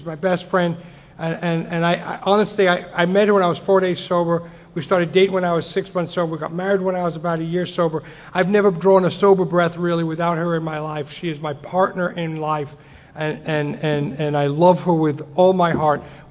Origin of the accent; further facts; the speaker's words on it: Las Vegas, Nevada, United States; So, I'm from Las Vegas. And I worked in the car business for a number of years, 14, 15 years.